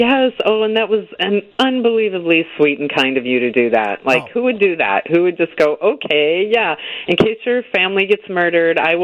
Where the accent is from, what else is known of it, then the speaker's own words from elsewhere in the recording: Waukegan, Illinois, United States; also born or lived in Zion / Chicago; I was born in Waukegan and lived in Zion, yep, and in and out of Chicago for many years. Many. So it is my hometown, though.